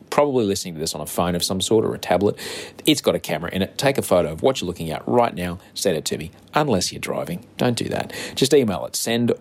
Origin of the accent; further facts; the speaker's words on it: Australia; I'm a TV host. I'm a podcaster. I'm an author from Australia. It's a big, big brown country, just under Asia on a map.